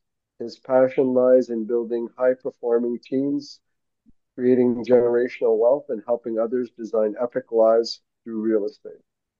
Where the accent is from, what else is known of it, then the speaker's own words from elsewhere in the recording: Canada; as a Canadian, and I'm a proud Canadian, I really do want to make sure that Canadian businesses do well.